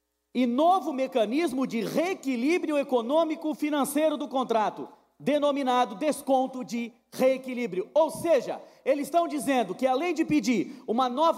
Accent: Santa Catarina, Brazil; nós que somos aqui da Grande Florianópolis, isso aqui é uma vergonha.

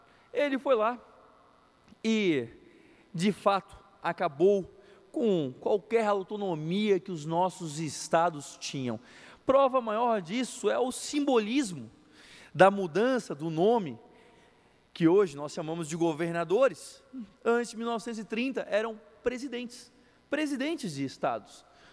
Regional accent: Santa Catarina, Brazil; como catarinense

